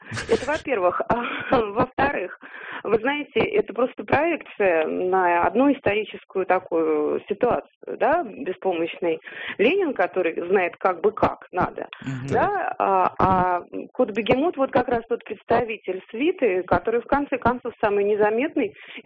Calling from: Moscow Oblast, Russia; я из Подмосковья.

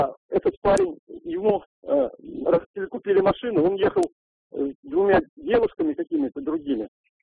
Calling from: Kazan, Tatarstan, Russia; я из Казани.

